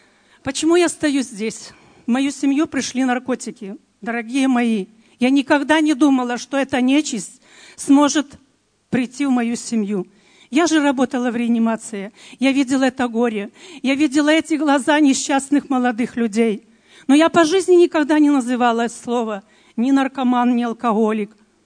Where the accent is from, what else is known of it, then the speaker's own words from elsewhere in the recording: Belarus; Я из Белоруссии